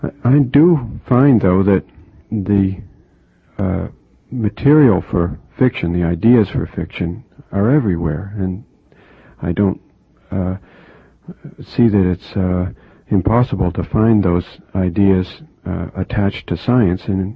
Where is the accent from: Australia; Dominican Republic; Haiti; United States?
United States; Boston, Massachusetts; also born or lived in Dayton; I was born in Dayton, Ohio, but my parents moved to Massachusetts and to the Boston area very shortly after I was born. So really, I've only known the Boston area since I first opened my eyes.